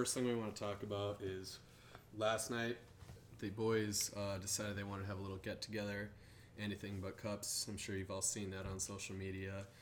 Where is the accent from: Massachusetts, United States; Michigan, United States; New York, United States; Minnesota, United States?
Minnesota, United States; Hallock; I'm from Hallock, Minnesota.